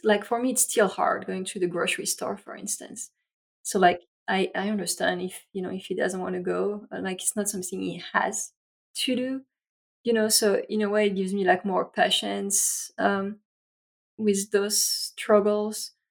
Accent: France; English is a second language; moved away as an adult; now in United States; I grew up in France, again, here with my accent.

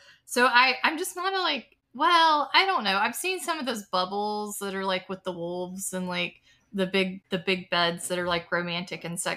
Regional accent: Georgia, United States; Because I grew up in Georgia, as you all know

